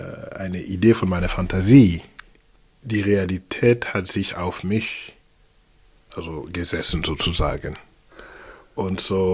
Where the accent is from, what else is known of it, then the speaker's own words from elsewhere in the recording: Abidjan, Côte d’Ivoire; moved away as an adult; now in Basel, Switzerland; Ich bin ursprünglich aus der Elfenbeinküste, 1978 geboren, in Abidjan, die größte Stadt der Elfenbeinküste, Côte d'Ivoire. Ich bin seit 2003 in Basel.